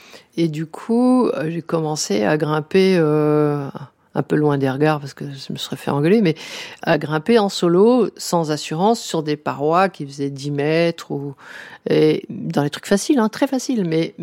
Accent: Fontainebleau, Île-de-France, France; quand j'étais gamine à Fontainebleau

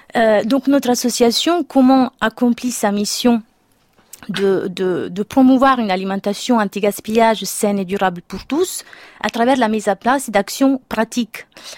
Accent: Italy; now in France; mon origine, je suis italienne

